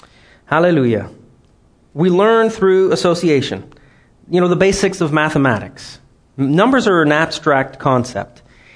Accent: Switzerland; I grew up in Switzerland, and we were in proximity to everybody, and there you go. I learned all these languages.

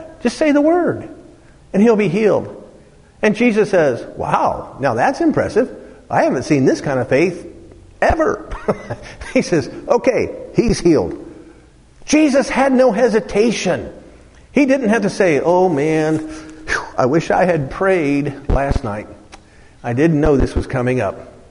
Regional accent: Dayton, Ohio, United States; See, I'm from Dayton, Ohio. The people in Dayton, Ohio need me to come to that place of fully comprehending my potential.

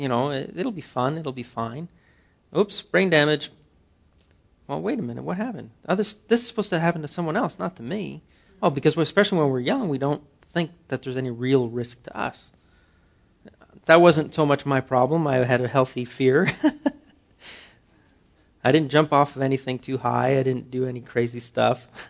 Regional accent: Ottawa, Ontario, Canada; You know, I grew up in Ottawa, the capital of Canada, and in winter, it is cold up there.

